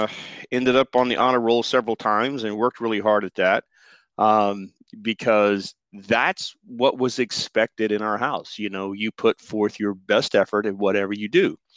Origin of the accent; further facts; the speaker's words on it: Lexington, Kentucky, United States; I was actually born and originally I'm from the state of Kentucky. I was born in Lexington, lived there in Lexington for quite a bit growing up.